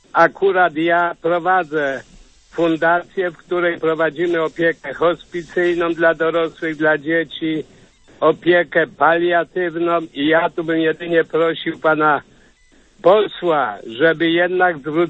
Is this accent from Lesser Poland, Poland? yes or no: yes; Strusy, Lesser Poland, Poland; Akurat ja jestem ze Strus, powiatu sądeckiego.